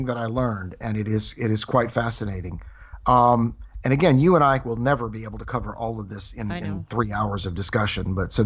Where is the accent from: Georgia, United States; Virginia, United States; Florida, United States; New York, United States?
Virginia, United States; Roanoke; Well, I grew up in Roanoke, Virginia, and my father had a garden